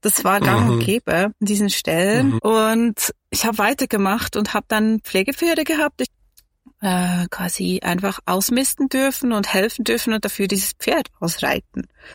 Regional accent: Meiringen, Bern, Switzerland; ich bin in Meiringen aufgewachsen. Das ist ein kleiner Ort in den Bergen, näher Interlaken, vielleicht kennt ihr das. Bin dann immer in dieser Gegend gewohnt, immer in der Natur, in den Bergen, würde ich sagen, behütet aufgewachsen

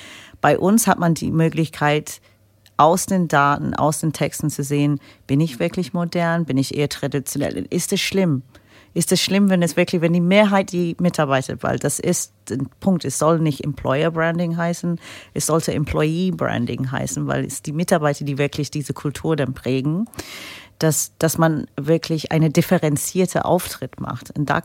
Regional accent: England, United Kingdom; Ich bin Engländerin

